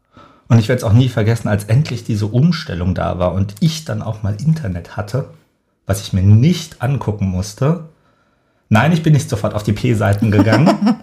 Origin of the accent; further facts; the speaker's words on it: Saarland, Germany; Ich komme aus dem Saarland, sehr provinziell, war homosexuell und suchte Anschluss. Da war natürlich so mit 17, 18